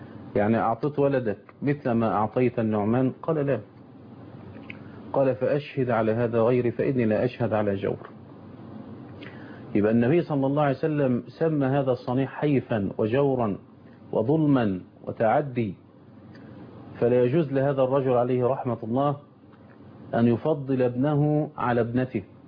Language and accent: Arabic; Egypt; على النحو المعمول به عندنا في مصر